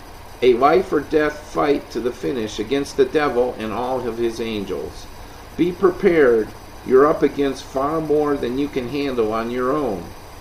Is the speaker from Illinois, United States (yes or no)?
yes; Illinois, United States; it's like when I grew up in Illinois